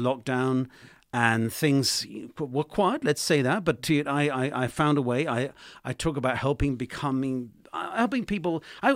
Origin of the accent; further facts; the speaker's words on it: Luton, East of England, United Kingdom; I'm from the Luton area. Do you know Luton?